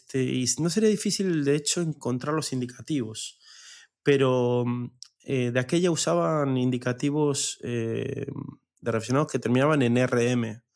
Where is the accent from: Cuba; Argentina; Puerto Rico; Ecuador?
Argentina; moved away; yo vengo de Argentina